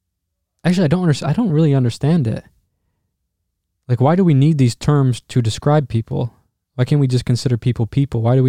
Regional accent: Detroit, Michigan, United States; because I grew up in Detroit, and we have a very interesting demographic of people here.

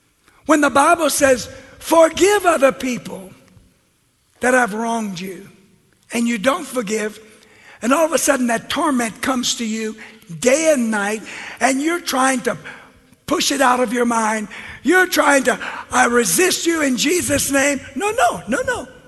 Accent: Lauraville, Louisiana, United States; I'm from Lauraville, Louisiana, and I know better than that.

